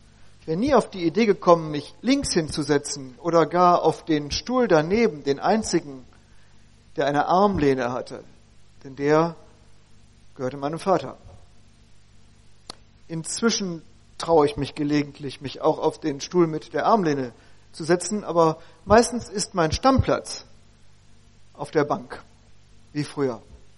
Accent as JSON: {"language": "German", "town": "Bielefeld", "region": "North Rhine-Westphalia", "country": "Germany", "said": "Ich komme aus der Pudding-Hauptstadt der Welt. Oetker City. Bielefeld gibt's wirklich."}